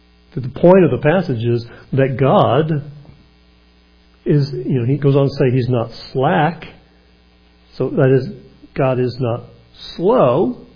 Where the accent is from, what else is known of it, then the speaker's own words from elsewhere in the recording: Alabama, United States; When I was a young boy, I was not raised in church. But I was raised in Alabama. And of course, everybody down south, even if they weren't churchgoers, knew the Bible stories.